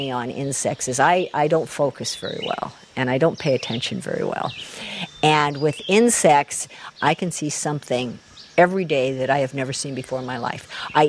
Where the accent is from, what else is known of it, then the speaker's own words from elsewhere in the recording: Iowa, United States; I'm from Central Iowa.